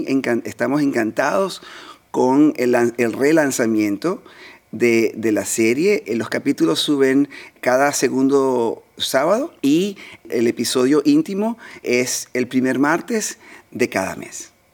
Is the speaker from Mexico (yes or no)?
no; Venezuela; first language Spanish; now in Australia; los que somos inmigrantes como yo, que soy de Venezuela, que nací en Venezuela, crecí en Venezuela y el español es mi primera lengua y ahora vivo aquí en Australia.